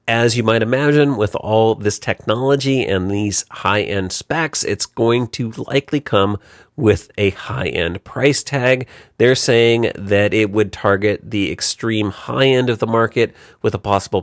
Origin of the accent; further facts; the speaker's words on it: San Diego, California, United States; Apple's map feature Look Around is finally available here in San Diego, in my hometown